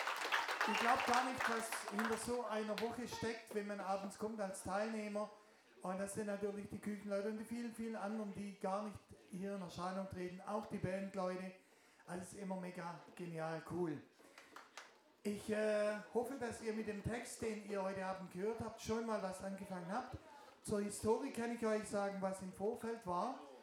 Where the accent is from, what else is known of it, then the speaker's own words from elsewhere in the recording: Sindelfingen, Baden-Württemberg, Germany; stand ich im Krankenhaus in Sindelfingen, das ist meine Heimat.